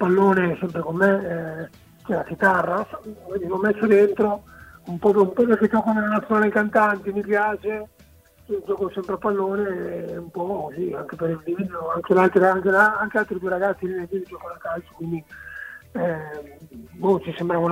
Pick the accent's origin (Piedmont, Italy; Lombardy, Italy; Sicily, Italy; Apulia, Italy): Piedmont, Italy; io sono cresciuto nel Novarese, quindi lo stadio più vicino era a Milano